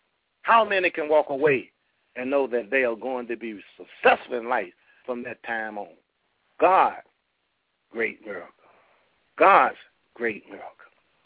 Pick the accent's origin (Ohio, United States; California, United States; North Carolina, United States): North Carolina, United States; Durham; I'm from Walltown, Durham, North Carolina, the Bull City.